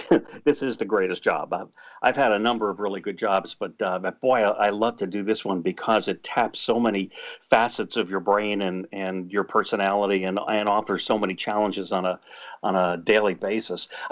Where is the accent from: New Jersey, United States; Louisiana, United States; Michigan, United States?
New Jersey, United States; I grew up in North Jersey, so my radio influence was New York City.